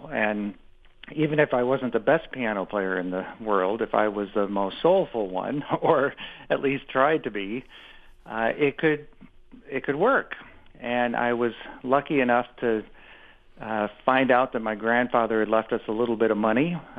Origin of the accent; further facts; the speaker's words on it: Omaha, Nebraska, United States; Omaha and from the house that my dad still lives